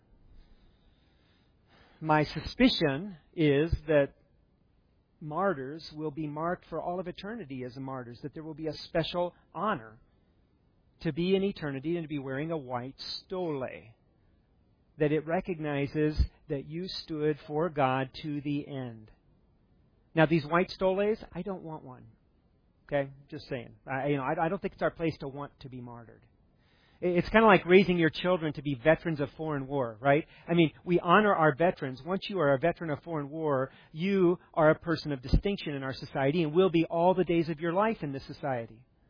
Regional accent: United States; And I'm an American, and here's someone who defended our country.

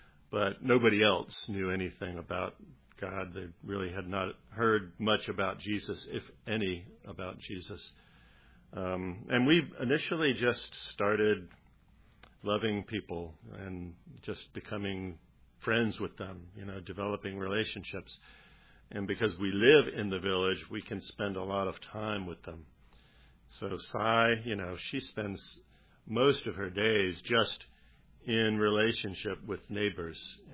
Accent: United States; Like, I'm American. I have trouble relating to the way Thais think

